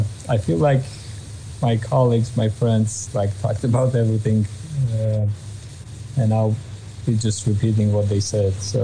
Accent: Armenia; also born or lived in Artsakh; I was born in Artsakh, raised in Armenia. When I was 15 years old, so Artsakh war started back in 1990. So my parents were living in Armenia

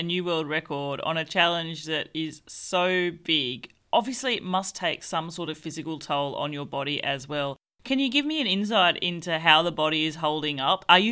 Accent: Australia; I am an Australian

